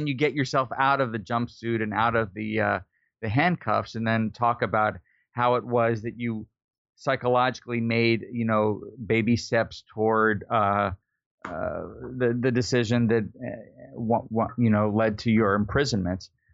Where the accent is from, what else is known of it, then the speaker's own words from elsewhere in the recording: San Antonio, Texas, United States; also born or lived in Florida / West Virginia; now in New York City, United States; I live in New York City now, but I grew up in San Antonio and spent a lot of time in Florida and West Virginia before that.